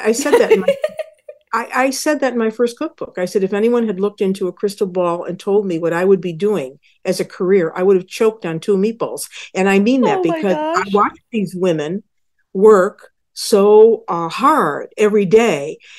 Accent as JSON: {"language": "English", "region": "New York", "country": "United States", "tie": "born or raised there", "said": "So I grew up in Western New York with my Neapolitan grandmother"}